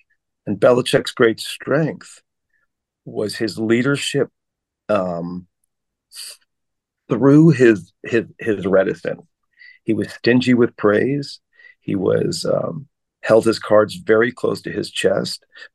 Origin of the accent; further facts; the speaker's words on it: St. Louis, Missouri, United States; We're from St. Louis, Missouri. We don't have a franchise anymore